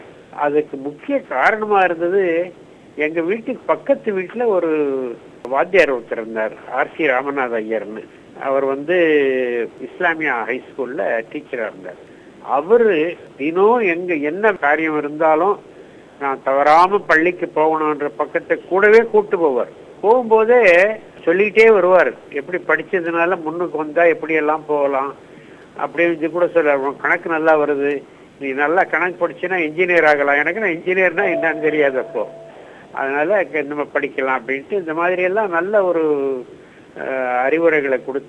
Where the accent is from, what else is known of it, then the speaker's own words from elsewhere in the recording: Vaniyambadi, Tamil Nadu, India; நான் பிறந்து வளர்ந்ததெல்லாம் வாணியம்பாடி என்ற ஒரு ஊரில்.